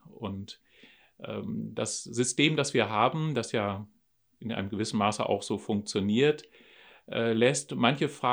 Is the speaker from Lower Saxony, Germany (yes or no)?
yes; Vechta, Lower Saxony, Germany; Als ich 2011 nach Vechta kam, bin ich in meine Heimatregion gekommen